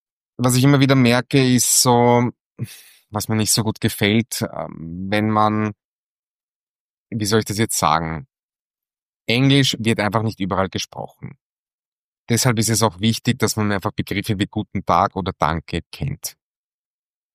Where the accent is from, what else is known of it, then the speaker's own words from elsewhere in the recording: Vienna, Austria; Ich bin Wiener, ich bin Genussmensch. Das kann ich nicht abstreiten. Mit italienischen Wurzeln